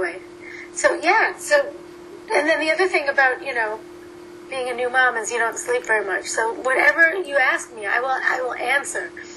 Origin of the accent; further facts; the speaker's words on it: Boston, Massachusetts, United States; It was a little like Ben Affleck movies. I could do an accent. It was wicked awesome.